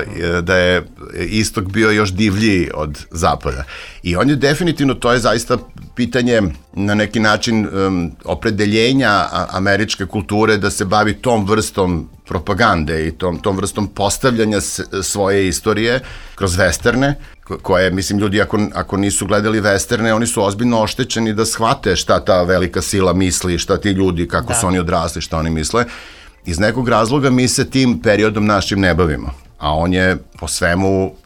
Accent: Serbia; ali ja je osjećam kao Srbin najviše sa ove naše strane

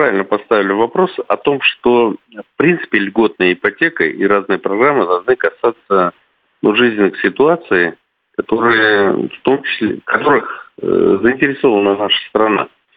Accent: Crimea, Ukraine; also born or lived in Kyiv; Я сам крымчанин, угу, естественно, часто бывал в этих областях. И жил в Киеве, кстати, один период жизни у меня связан с Киевом. То есть Украина для меня родное место, родная республика, родные люди.

